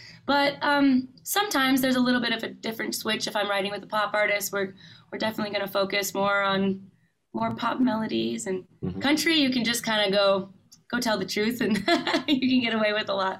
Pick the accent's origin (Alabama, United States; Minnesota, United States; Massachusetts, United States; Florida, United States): Minnesota, United States; But we're both from Minnesota, and we've always really had a dream to move home, be closer to family